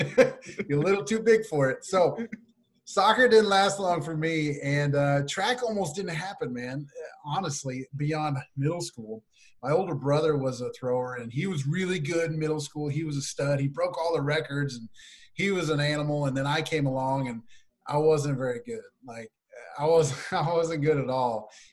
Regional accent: Missouri, United States; got a scholarship to Northwest Missouri State University, D2 school in my hometown.

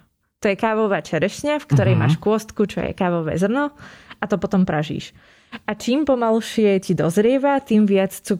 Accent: Veľké Kozmálovce, Nitra Region, Slovakia; Ja pochádzam z Veľkých Kozmaloviec, to je pri Loviciach okres Nitra. Takže tak, študovala som v Bystrici.

